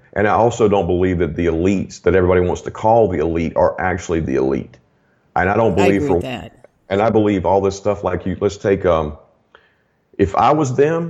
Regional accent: North Carolina, United States; I grew up on farms in North Carolina.

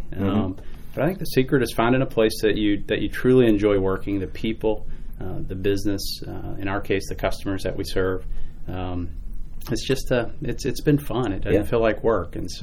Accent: Louisville, Kentucky, United States; So born and raised in Louisville in the South End and went to college at Western Kentucky University.

